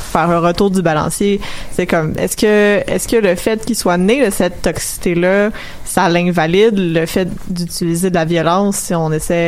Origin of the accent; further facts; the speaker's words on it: Montreal, Quebec, Canada; Quand j'ai été à Washington, puis quand ils ont appris que je venais de Montréal